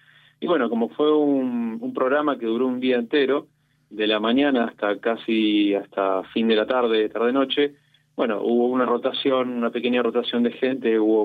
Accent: Aragon, Spain; yo también vengo de Aragón

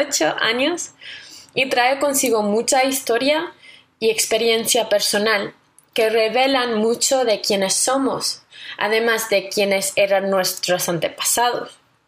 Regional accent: Connecticut, United States; Spanish is a second language; also born or lived in Madrid; Yo soy estadounidense, como imagino que podéis oír en mi acento, de un estado del noreste que se llama Connecticut. Pero durante el año pasado viví aquí en Madrid, trabajando como una investigadora bajo una beca Fulbright.

